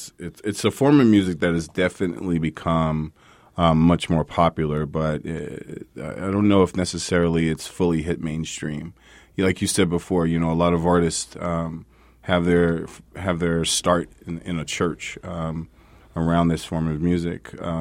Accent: New York, United States; I'm from New York, and so I grew up in Long Island, and we went to a church out in Queens that was in a black neighborhood out there.

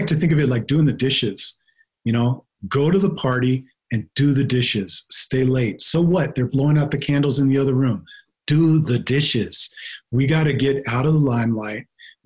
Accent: West Coast, United States; moved away as an adult; now in New Mexico, United States; I'm 51. I grew up on the West Coast, came to New Mexico in 2007

